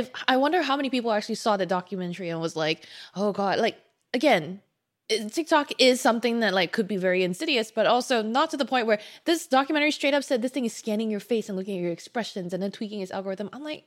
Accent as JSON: {"language": "English", "country": "Singapore", "said": "I'm telling you, as a Singaporean person, the Chinese government is like something we openly talk about in Singapore"}